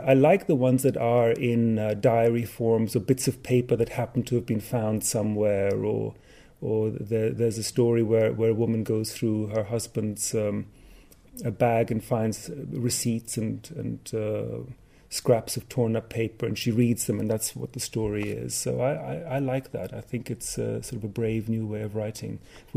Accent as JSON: {"language": "English", "country": "Greece", "tie": "born or raised there", "first_language": "German", "second_language": "English", "said": "I've done quite a bit of German, which is my mother tongue as well, and Greek, which is in a sense also my mother tongue. I grew up there."}